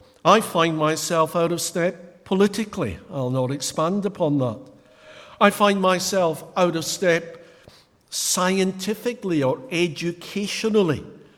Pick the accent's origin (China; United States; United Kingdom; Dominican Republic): United Kingdom; Scotland; If you're in a store and you say to someone, "I'll meet you on the first floor," as a Scot, you mean, "I'll meet you one floor up."